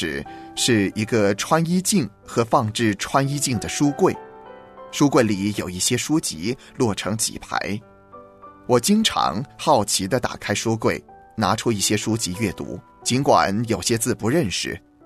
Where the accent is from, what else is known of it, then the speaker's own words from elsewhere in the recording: Shaanxi, China; 我出生在陕西东部关中盆地边缘，濒临黄河的一座小县城， 从小的活动范围不超过东西十里、南北二十里，直至高二时到省城西安参加全国中学生数学竞赛联赛的颁奖典礼。